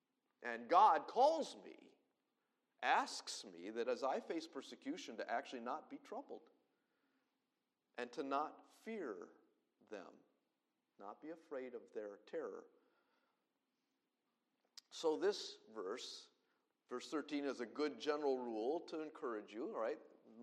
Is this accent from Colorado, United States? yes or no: yes; Denver, Colorado, United States; born there; My American culture and upbringing, I was a cowboy. I was born in Denver, Colorado.